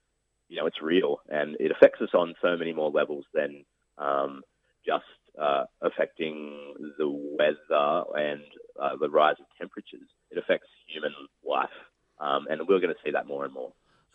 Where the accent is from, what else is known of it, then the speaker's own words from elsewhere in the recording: Newcastle, New South Wales, Australia; I'm from Newcastle. I live in the biggest coal port in the world.